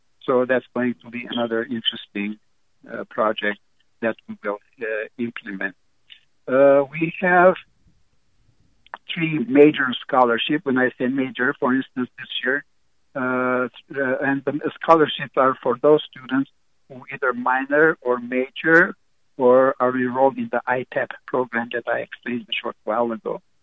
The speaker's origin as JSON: {"language": "English", "country": "Lebanon", "tie": "born or raised there", "said": "I was born and grew up in Lebanon. I attended Armenian schools through high school"}